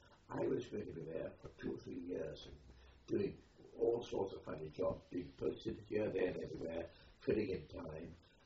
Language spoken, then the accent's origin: English; Wales, United Kingdom; growing up in the Welsh Valley, you had to be a good fighter, otherwise you wouldn't survive, you know.